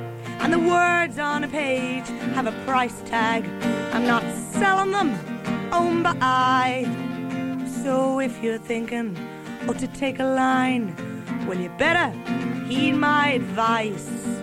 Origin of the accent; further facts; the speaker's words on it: Dublin, Leinster, Ireland; Well, I was born and raised in Dublin, and there was five kids in our family, and I was the youngest.